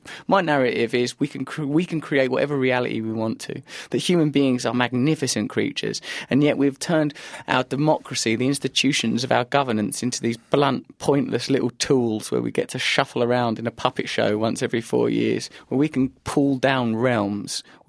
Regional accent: England, United Kingdom; born there; I am English. I am born in England.

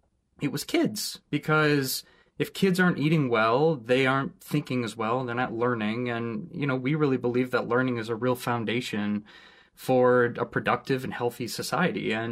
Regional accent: Appleton, Wisconsin, United States; also born or lived in New York City, United States; It was when I was living in New York City. I was brought up in Appleton, Wisconsin, and found myself out in the city.

